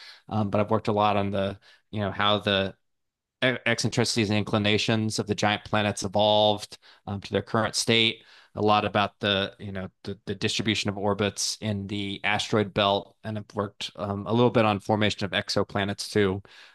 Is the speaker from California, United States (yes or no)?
yes; California, United States; moved away; also born or lived in East Coast; Originally, I'm from California and kind of have found myself on the East Coast for, pretty much the entire time since high school through the Navy and then, coming out here for work.